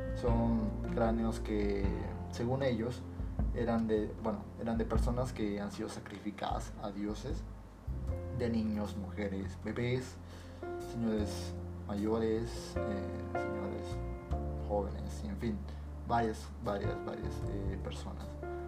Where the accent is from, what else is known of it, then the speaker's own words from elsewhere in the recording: Bolivia; algo que pasó en mi país y que ya lo oficializaron hace unas horas atrás